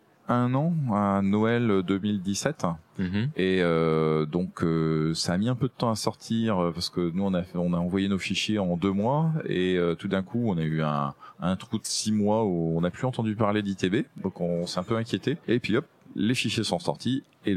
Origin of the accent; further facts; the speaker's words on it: Brittany, France; Je suis breton et je parle breton.